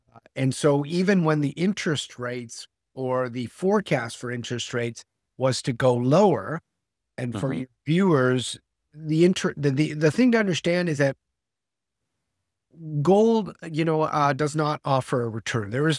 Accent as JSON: {"language": "English", "town": "Winnipeg", "region": "Manitoba", "country": "Canada", "tie": "born or raised there", "said": "growing up in Winnipeg when we didn't have an NHL team"}